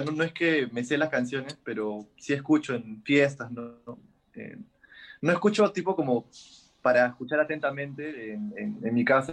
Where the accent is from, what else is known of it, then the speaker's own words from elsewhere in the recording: Lima, Peru; Yo soy de Lima, Perú. Estoy estudiando ahora música en la Universidad Nacional de Música